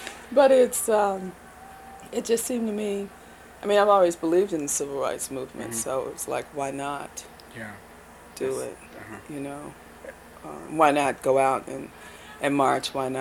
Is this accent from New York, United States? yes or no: no; Chicago, Illinois, United States; I was born in Chicago and grew up on the near north side, which is now in a yuppie-fied time called River North.